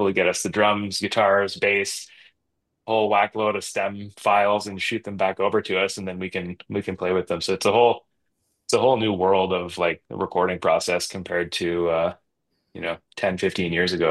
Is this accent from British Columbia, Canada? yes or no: no; Ontario, Canada; Scott and I growing up in Ontario, I feel like our musical network really started there in Ontario in the GTA.